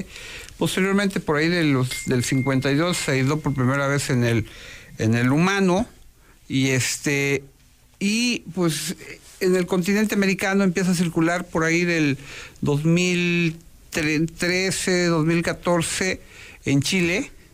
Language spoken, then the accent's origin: Spanish; Comitán, Chiapas, Mexico; born there; nací en Comitán, Chiapas.